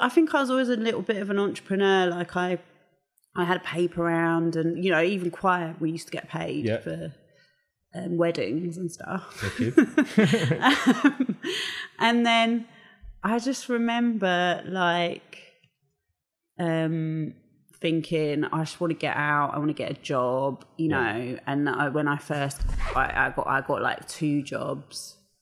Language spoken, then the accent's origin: English; London, United Kingdom; I am from London. Wicked. I was born in Angel.